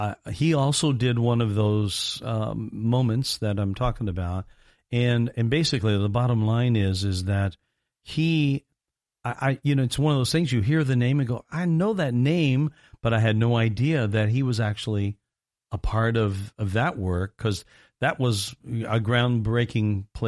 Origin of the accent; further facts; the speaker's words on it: Evansville, Indiana, United States; Barry's actually from my hometown of Evansville, Indiana.